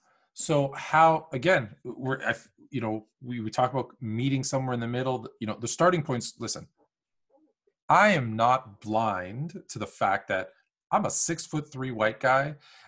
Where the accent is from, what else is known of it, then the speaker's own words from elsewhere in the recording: Toronto, Ontario, Canada; also born or lived in West Virginia / Arizona / California / Colorado; I grew up here in Toronto, but I went to university in West Virginia.